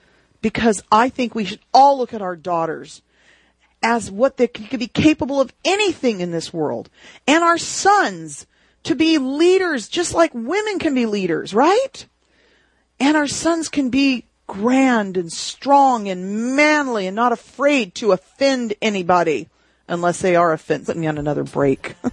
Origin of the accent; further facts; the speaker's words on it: Texas, United States; also born or lived in California; See, I'm from Texas. I'm actually from Texas. I live in Texas now half the time, maybe two-thirds of the time now. And I find my accent's coming back